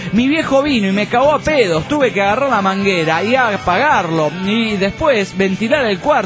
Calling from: Santa Rosa, La Pampa, Argentina; de Santa Rosa, La Pampa, Argentina, América del Sur, Latinoamérica, América, Planeta Tierra.

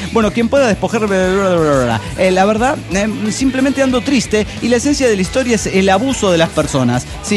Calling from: Mexico City, Mexico; del DF mexicano.

